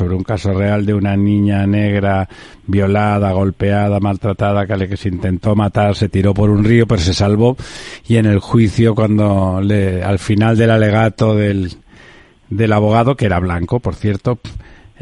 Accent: Spain; Pero como simplemente somos españoles, como si eso fuese casi un pecado, pues no ocurre así.

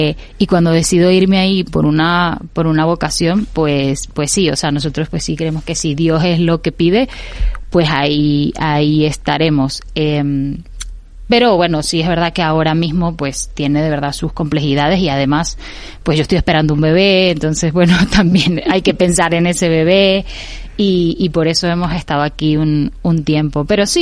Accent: Venezuela; now in Spain; yo cuando emigré por la situación de Venezuela, o sea, España fue un lugar que a mí me acogió pues maravillosamente, y donde yo pues mi fe también, o sea, creció mucho

